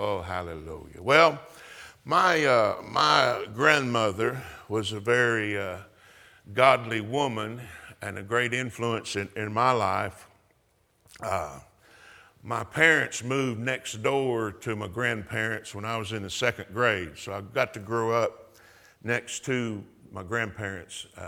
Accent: Ridgely, Tennessee, United States; also born or lived in Los Angeles; I was born in Los Angeles, and when they were when I was 3.5 years old, they moved back to Tennessee. And I'm glad they did, because I wouldn't be alive if I'd grown up in Los Angeles. I was blessed to grow up in Tennessee.

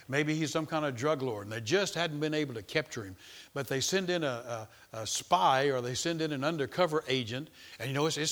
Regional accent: Macon, Georgia, United States; born there; Macon, Georgia. I was born in Macon, Georgia.

